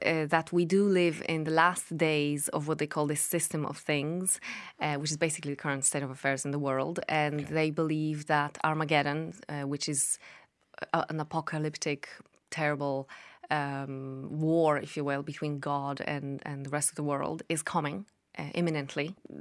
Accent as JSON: {"language": "English", "region": "southern Poland", "country": "Poland"}